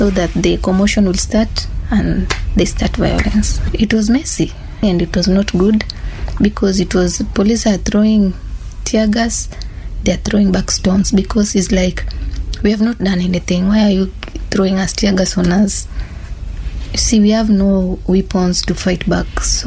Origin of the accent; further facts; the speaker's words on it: Kenya; I'm a Gen Z. Second, I participated because I am a Kenyan.